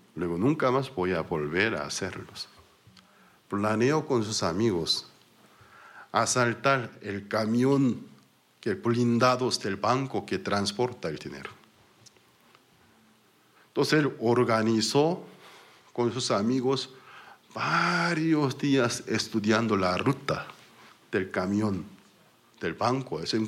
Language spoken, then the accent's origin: Spanish; South Korea; Spanish is a second language; En mi país, Corea del Sur, vivir en la cárcel es algo de lujo, en verdad.